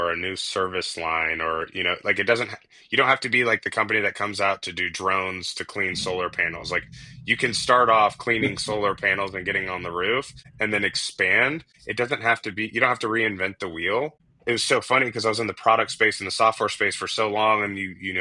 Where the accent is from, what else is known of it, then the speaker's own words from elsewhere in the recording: Houston, Texas, United States; I grew up in Houston, Texas. Went to Memorial High School, Spring Branch Middle School, right?